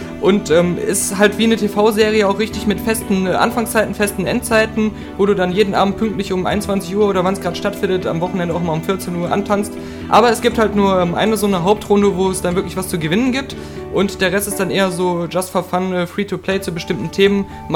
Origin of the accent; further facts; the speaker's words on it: Germany; Vielleicht auch, weil ich als Deutscher dann mehr einen Bezug zu habe.